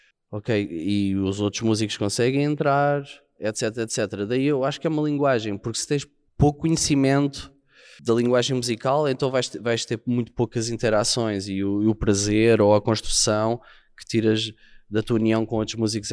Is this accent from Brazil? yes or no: no; Portugal; Ele é poeta, eu sou português e não sou poeta.